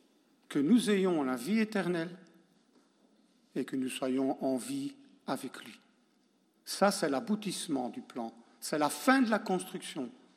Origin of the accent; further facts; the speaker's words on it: Spain; je viens d'Espagne, nous, voilà